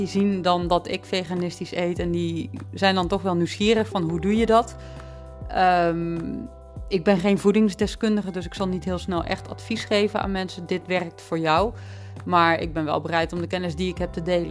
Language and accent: Dutch; Neer, Limburg, Netherlands; Ik ben geboren in de plaats Neer. En dat ligt tussen Venlo en Roermond in.